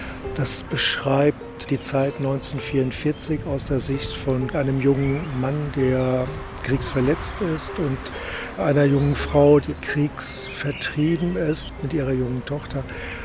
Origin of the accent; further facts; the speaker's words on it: Bremen, Germany; wir kommen aus Bremen, sind zurzeit auf Fahrradtour, unter anderem auch in Augsburg.